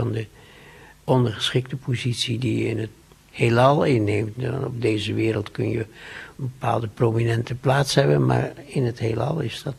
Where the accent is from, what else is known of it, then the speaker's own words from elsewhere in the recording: Indonesia; toen ik nog klein was op de plantage in Indonesië